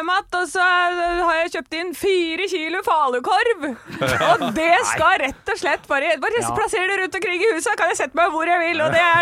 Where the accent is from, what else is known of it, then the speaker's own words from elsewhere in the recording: Snertingen, Innlandet, Norway; vi kom jo fra Snertingen, og hadde aldri sett sånne ting. Vi var jo på Gjøvik, der jeg bodde med